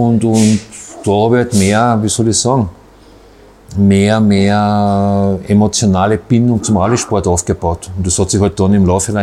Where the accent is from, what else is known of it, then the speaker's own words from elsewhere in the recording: Ferlach, Carinthia, Austria; Nein, es war schon so, dass es in Ferlach, wo ich aufgewachsen bin